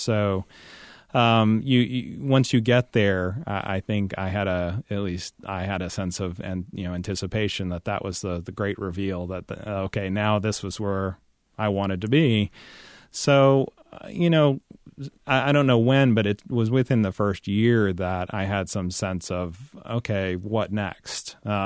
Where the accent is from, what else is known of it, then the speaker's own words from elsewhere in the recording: New Orleans, Louisiana, United States; I grew up right next to the streetcar tracks on St. Charles Avenue in New Orleans.